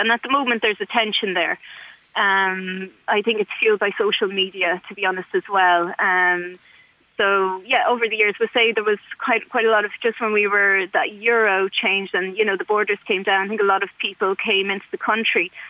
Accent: Dublin, Leinster, Ireland; I am of mixed ethnicity as well. I was born in Ireland 42 years ago

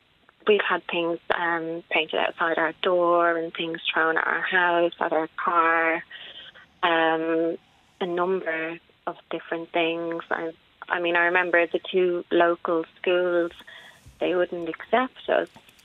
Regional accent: Ireland; I am too mixed race. My mum is Irish and my dad is Nigerian, and unfortunately I too received a lot of racism growing up in Ireland, and I still do to this day.

